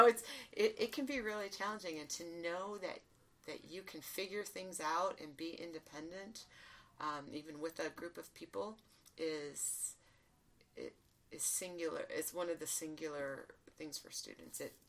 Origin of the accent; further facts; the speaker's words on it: Detroit, Michigan, United States; I'm from Detroit, and I would just say just about everyone I grew up with is still there.